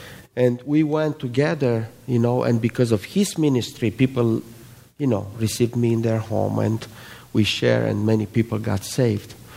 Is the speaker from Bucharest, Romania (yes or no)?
no; Brasov, Brașov County, Romania; born there; English is a second language; now in Cluj-Napoca, Romania; So this is Romania. I was born in Romania, in Brasov. In Brasov, it's in the middle of the country somewhere.